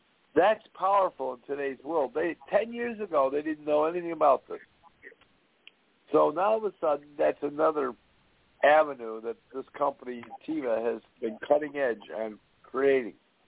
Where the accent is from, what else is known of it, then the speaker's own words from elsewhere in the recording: United States; I'm an American.